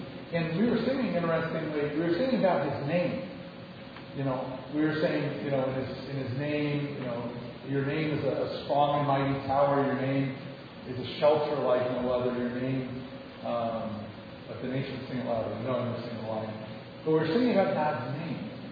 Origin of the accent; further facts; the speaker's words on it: Scotland, United Kingdom; And I'm Scottish, and so in my country, it's